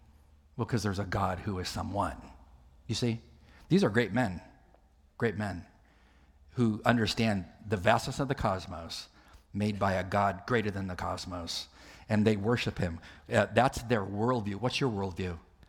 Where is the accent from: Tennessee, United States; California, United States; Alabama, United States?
California, United States; I'm from California. I have friends who preach in board shorts, rainbow sandals, tank tops.